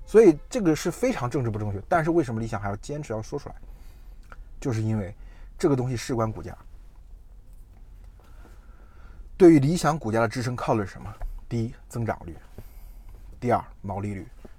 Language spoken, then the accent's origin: Chinese; China; 我们中国人买车核心的逻辑是比较啊